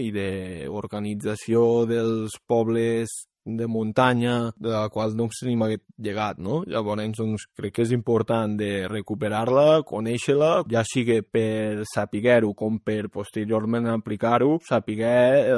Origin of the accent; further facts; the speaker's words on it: Lladrós, Catalonia, Spain; la festa major del meu poble, la festa major de Lladrós